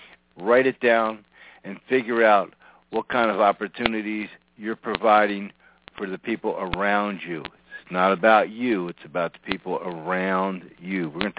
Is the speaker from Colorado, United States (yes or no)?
no; Norristown, Pennsylvania, United States; Well, I grew up in Norristown, Pennsylvania